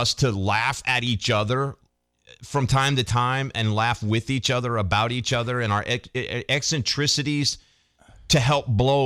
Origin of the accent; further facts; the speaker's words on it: Arizona, United States; also born or lived in Southern United States; No, I was born in the South. I have what you would call Southern roots. I grew up on an Indian reservation in Arizona.